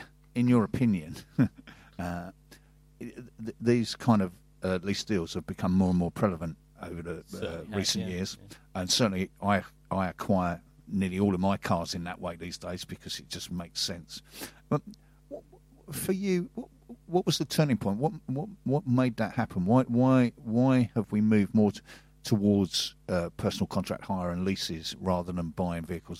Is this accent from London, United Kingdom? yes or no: yes; London, United Kingdom; even though I'm a Londoner.